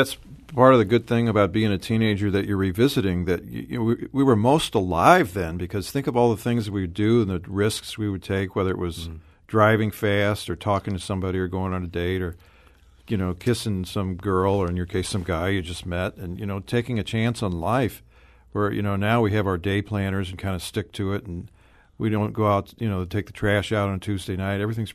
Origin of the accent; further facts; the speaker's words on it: Webster Groves, Missouri, United States; it's the end of a four-part series that I was doing about growing up in Webster Groves and all.